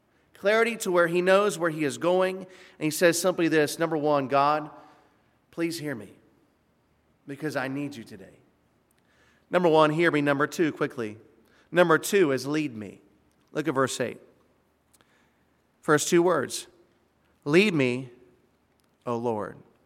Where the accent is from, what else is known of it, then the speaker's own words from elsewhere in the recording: Midwest, United States; now in South Florida, United States; But I grew up in the Midwest. I moved 10 places before college. And when I came here to South Florida, I came to intern in South Florida.